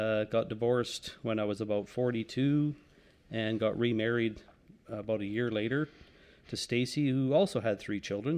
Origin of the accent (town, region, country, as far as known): Prince George, British Columbia, Canada; born or raised there; also born or lived in Port Alberni; now in Kelowna, Canada